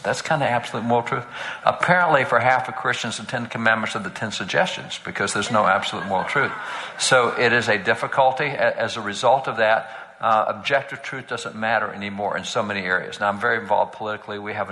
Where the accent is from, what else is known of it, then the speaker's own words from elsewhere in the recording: Texas, United States; like I'm a cowboy from Texas, if you live on a ranch, you know there's only 2 genders.